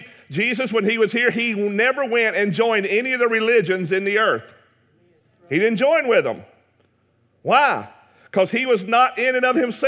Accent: Alabama, United States; I am from Alabama. Can you tell? And being from Alabama, if somebody asks me what I am, according to my status in my state, I'm an Alabamian.

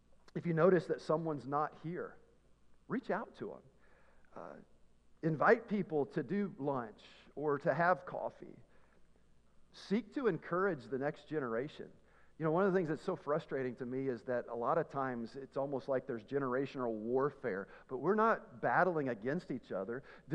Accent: Tennessee, United States; I don't know. I'm from Tennessee. They didn't teach us that stuff, all right?

